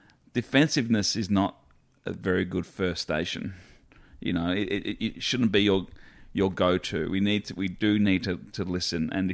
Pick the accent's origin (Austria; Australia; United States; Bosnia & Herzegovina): Australia; I'm never going to be not proud of being Australian.